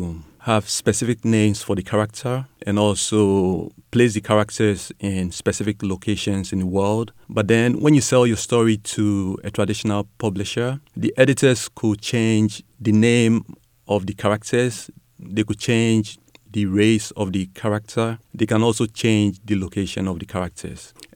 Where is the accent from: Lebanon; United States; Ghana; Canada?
Ghana; I'm originally from Ghana in West Africa